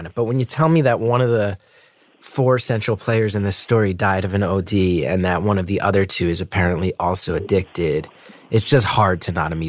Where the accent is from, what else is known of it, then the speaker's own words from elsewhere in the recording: New Jersey, United States; I know where I grew up in New Jersey with the Division of Youth and Family Services.